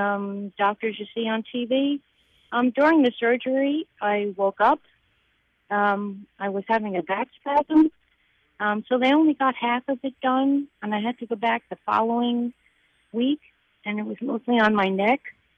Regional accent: Atlanta, Georgia, United States; I'm visiting here from Atlanta.

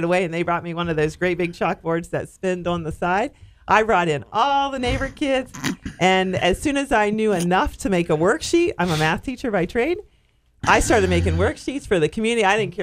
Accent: Ohio, United States; When I came to Charlotte County, there was a project from my hometown in Southern Ohio called Lace Up for Kids.

